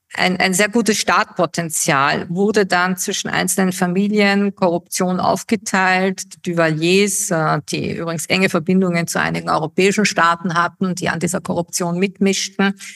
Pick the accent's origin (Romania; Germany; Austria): Austria; ich als Österreicherin